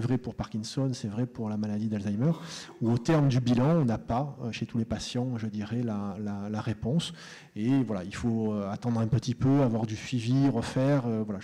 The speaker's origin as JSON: {"language": "French", "town": "Marseille", "region": "Provence-Alpes-Côte d'Azur", "country": "France", "said": "J'y reviendrai, en plus je suis de Marseille."}